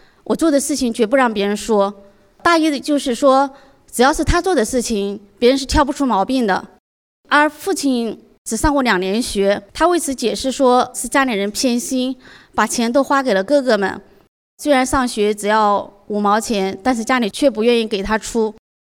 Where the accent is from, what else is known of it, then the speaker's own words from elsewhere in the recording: Shanghai, China; 大家好，我是来自上海的